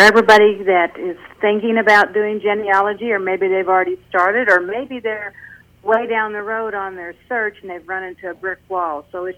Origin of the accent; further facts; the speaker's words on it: Carrollton, Missouri, United States; also born or lived in Chillicothe; I'm from Carrollton. I was born and raised in Chillicothe. I was born in Chillicothe and raised in Carrollton, so I'm from this area.